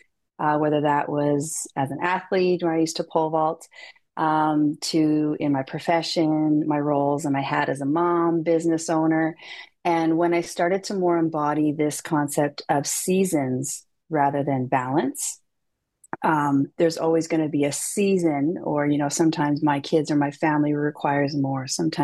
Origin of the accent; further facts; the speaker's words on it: Saskatoon, Saskatchewan, Canada; Yeah, so I'm born and raised in Saskatoon, Saskatchewan, which is right in the middle of Canada.